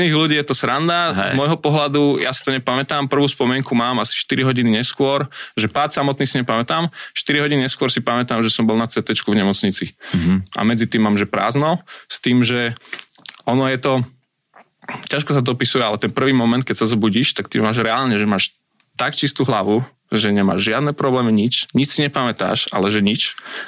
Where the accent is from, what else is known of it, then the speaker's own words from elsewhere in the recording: Liptovský Mikuláš, Žilina Region, Slovakia; Tým, že som z Mikuláša, tak vlastne to jasne som mohol chodiť